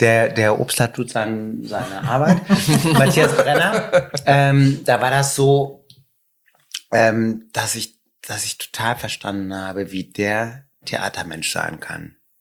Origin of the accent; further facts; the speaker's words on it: Hamburg, Germany; als Hamburger